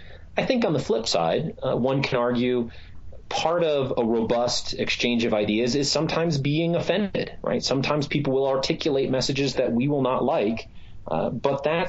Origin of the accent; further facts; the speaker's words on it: Pittsburgh, Pennsylvania, United States; I say those because I'm from Pittsburgh and I'd love to have one of those license plates.